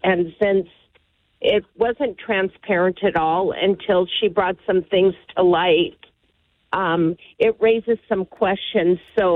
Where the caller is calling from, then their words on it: Billings, Montana, United States; I'm calling from Billings